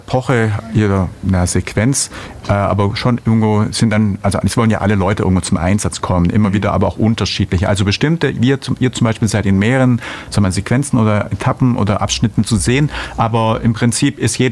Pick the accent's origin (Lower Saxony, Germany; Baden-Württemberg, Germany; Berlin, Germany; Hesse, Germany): Baden-Württemberg, Germany; Ulm; gut, ich bin aus Ulm